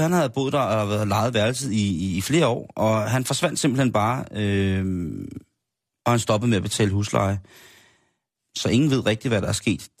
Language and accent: Danish; South Korea; now in Denmark; Jeg stammer fra Sydkorea. Jeg er adopteret.